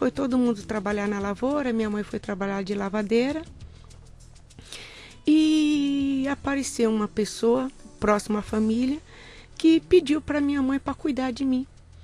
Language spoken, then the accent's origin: Portuguese; Porto Seguro, Bahia, Brazil; born there; Eu nasci no Paraíso. Eu nasci em Porto Seguro, né?